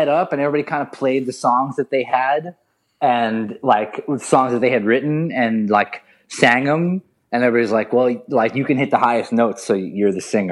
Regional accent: Queens, New York, United States; Yeah, I grew up in Queens, and, it was pretty normal. I grew up in an apartment

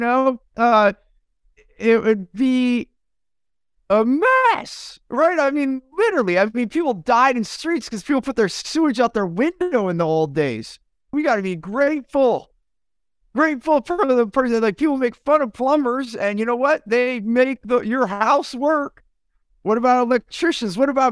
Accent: United States; because I grew up in the United States through modern society to work, work, work, work, work. I came from immigrant families

